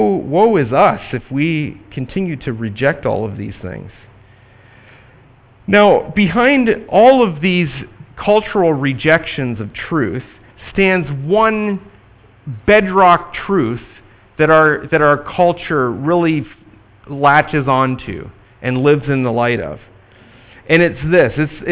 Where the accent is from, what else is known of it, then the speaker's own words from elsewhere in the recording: United States; I'm an American, for goodness sake. I'm proud to be an American, where at least in theory I'm free.